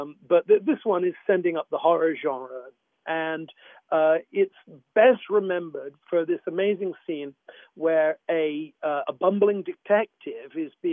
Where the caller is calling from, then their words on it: Los Angeles, California, United States; I'm calling from Los Angeles.